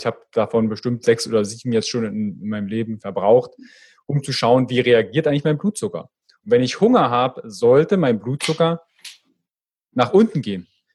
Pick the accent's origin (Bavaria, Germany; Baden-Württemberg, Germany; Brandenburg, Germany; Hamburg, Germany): Brandenburg, Germany; Fürstenwalde; Und ich komme ja aus der Ecke Fürstenwalde. Also da kommt manchmal so ein bisschen das Berlinerische durch.